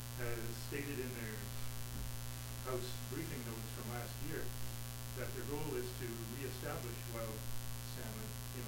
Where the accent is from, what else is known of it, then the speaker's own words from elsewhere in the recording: Beach Meadows, Nova Scotia, Canada; I grew up in Beach Meadows my whole life. Was born at 712 Brooklyn Shore Road.